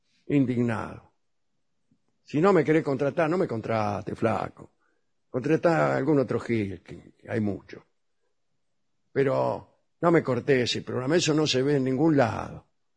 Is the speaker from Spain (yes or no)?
no; Balcarce, Buenos Aires Province, Argentina; de Balcarce.